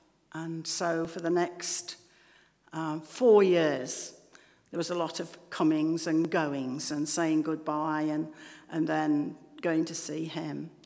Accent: Stoke-on-Trent, West Midlands, United Kingdom; now in Colchester, United Kingdom; because I'm a northerner. I come from Stoke-on-Trent and lived up there.

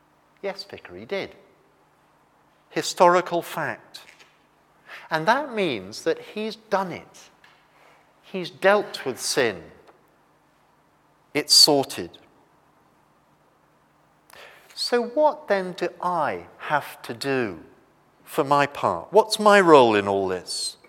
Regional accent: United Kingdom; And being British, we tend to assume that that's the best way to be, sort of humble and modest.

